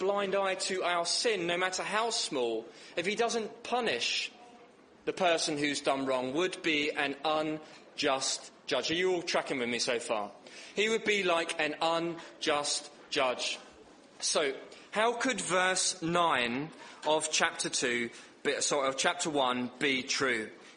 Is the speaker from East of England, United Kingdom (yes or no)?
yes; East of England, United Kingdom; accent: Essex; in case you can't tell because of my Essex accent.